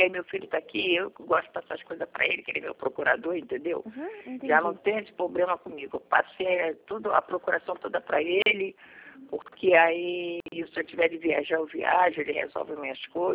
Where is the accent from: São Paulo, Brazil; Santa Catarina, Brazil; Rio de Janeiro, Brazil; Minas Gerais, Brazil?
Rio de Janeiro, Brazil; sou do Rio.